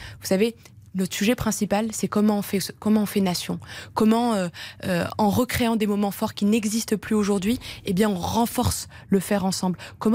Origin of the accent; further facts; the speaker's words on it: Nantes, Pays de la Loire, France; un jeune d'Aurillac ou de chez moi à Nantes